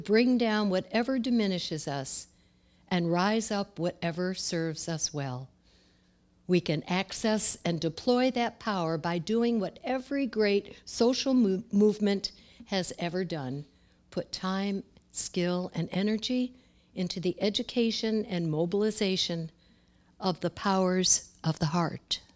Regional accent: United States; I really could stand favorably towards my country and feel very good about being an American.

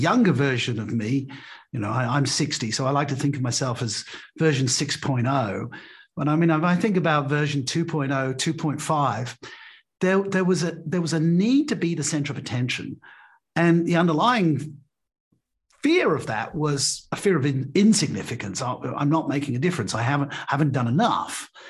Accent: England, United Kingdom; moved away as an adult; now in Australia; I left home at 18, went off to university, and 25 I moved from England to Australia, and I left my parents behind.

